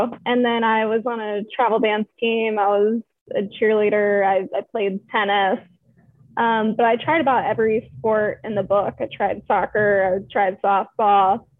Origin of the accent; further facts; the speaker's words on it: Maryland, United States; No, we hate the Penguins also. I'm from Maryland, so that's where, I don't even know if I said that. I'm from Maryland. That's why I was a Caps fan.